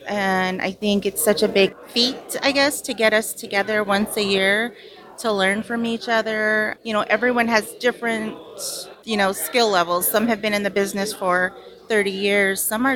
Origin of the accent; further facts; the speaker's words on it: Gila River Indian Community, Arizona, United States; I'm from the Gila River Indian community, and I live in Kamat, which is District 6, with my husband and three daughters.